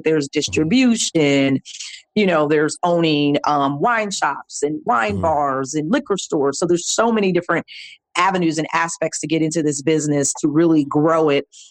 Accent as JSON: {"language": "English", "country": "Germany", "tie": "born or raised there", "said": "my dad is retired military. So I grew up in Germany."}